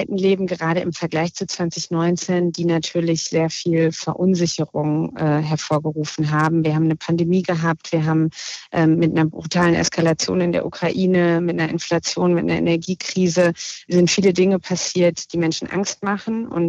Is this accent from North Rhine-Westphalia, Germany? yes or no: yes; North Rhine-Westphalia, Germany; Aber ich komme aus dem Ruhrgebiet